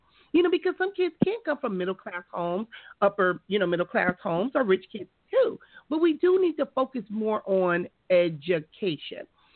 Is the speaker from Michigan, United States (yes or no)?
no; Compton, California, United States; even though we grew up in Compton, that we could still compete with other students all over the world and all over the state of California.